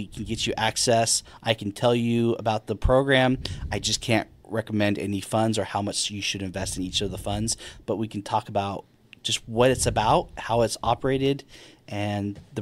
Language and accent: English; Las Vegas, Nevada, United States; I grew up in Las Vegas, Nevada